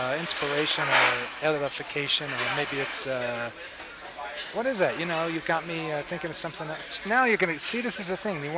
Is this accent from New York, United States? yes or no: yes; Queens, New York, United States; Well, I'm from Queens